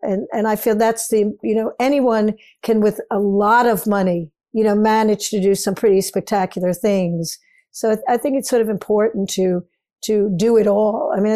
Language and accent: English; New York, United States; And so I felt as a New Yorker and someone who has worked here my whole career